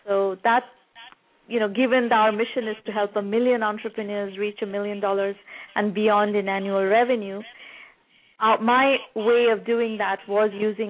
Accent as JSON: {"language": "English", "town": "Kolkata", "region": "West Bengal", "country": "India", "tie": "born or raised there", "said": "because I grew up in Calcutta, which is, I don't know how much you know about it, Calcutta is a rather poor city. I don't come from a poor family or that kind of a background"}